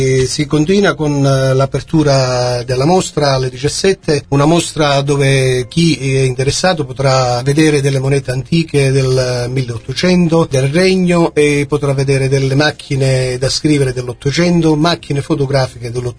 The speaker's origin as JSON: {"language": "Italian", "town": "Teggiano", "region": "Campania", "country": "Italy", "said": "io non perché sono teggianese ma amo il mio paese."}